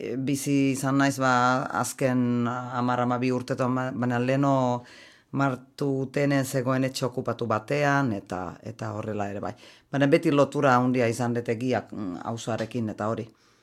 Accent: Helsinki, Uusimaa, Finland; now in Donostia, Spain; ni Helsinkikoa naiz, beraz Donostira etortzea, zan olan pixkat hiri txikiago batera etortzea

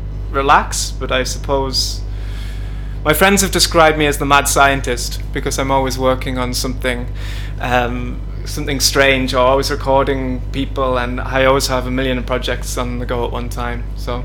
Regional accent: Newcastle, North East England, United Kingdom; I'm from Newcastle, which is the northeast.

